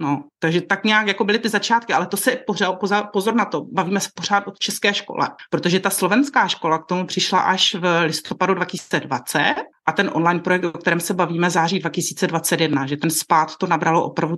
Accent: Bohemia, Czechia; Moje matka pochází ze Slovenska. Vyrůstala jsem ale teda v Čechách, mám české školy.

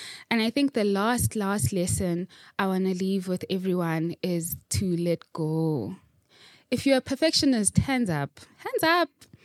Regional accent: Soweto, Gauteng, South Africa; So for me, now I grew up in Soweto, for instance.

